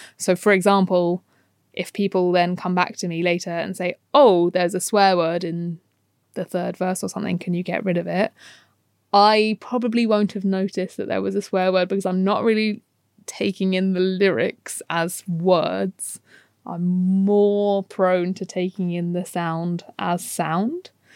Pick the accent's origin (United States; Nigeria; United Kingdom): United Kingdom; London; Yeah, I was growing up in London.